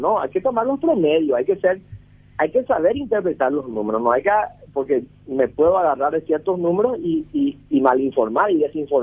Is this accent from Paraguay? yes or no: yes; Paraguay; somos paraguayos nosotros.